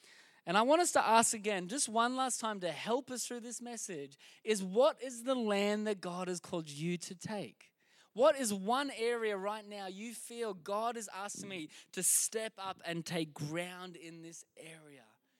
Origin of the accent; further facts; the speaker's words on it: Sunshine Coast, Queensland, Australia; originally we're from the Sunshine Coast in Queensland.